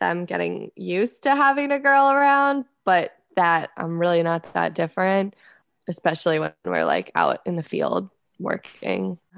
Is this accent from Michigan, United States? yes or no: no; Scottsdale, Arizona, United States; moved away as an adult; I'm from Scottsdale, Arizona. I did the ROTC program at University of Arizona.